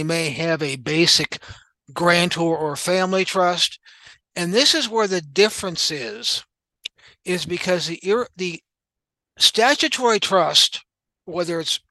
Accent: Anaheim, California, United States; also born or lived in Orange; I myself grew up in Anaheim, California. I was born in Orange, grew up in Anaheim.

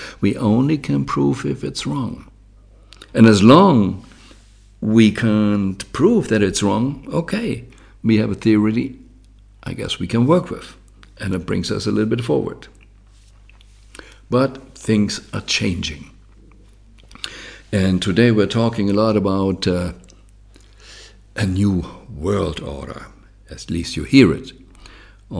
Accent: Germany; I grew up in Germany, as you know, and the first train we had was from Fürth to Nuremberg.

